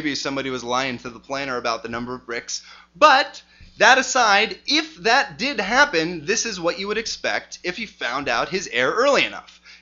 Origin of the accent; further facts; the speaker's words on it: Stockton, California, United States; And so I'm from Stockton, so I guess I have firsthand knowledge of this particular thing.